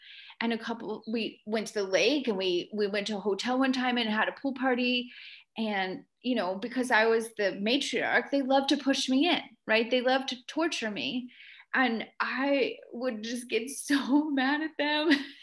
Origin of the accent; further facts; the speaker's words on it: Florida, United States; I grew up in South Florida, and we had a pool in my backyard, in all of my backyards, everywhere we lived, we had a pool.